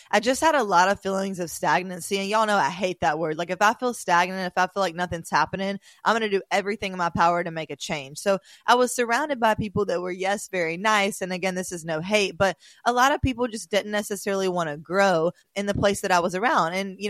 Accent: Mobile, Alabama, United States; now in Miami, United States; journey of my move from Mobile to Miami. So I'm going to start off just by talking a little bit about my hometown. So I'm super grateful for where I grew up.

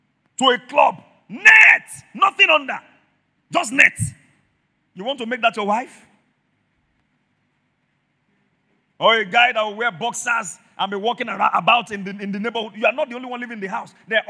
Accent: Mokola, Oyo, Nigeria; I grew up in Mokola. My father trained me to be prim and proper. Same with my mother. Be prim and proper. We didn't have money, but we had a very decent upbringing.

